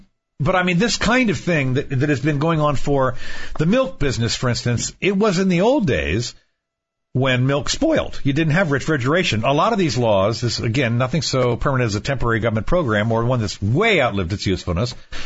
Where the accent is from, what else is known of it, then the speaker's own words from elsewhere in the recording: Washington, District of Columbia, United States; I remember when we had the first supermarket opened up when I was growing up in Washington, D.C.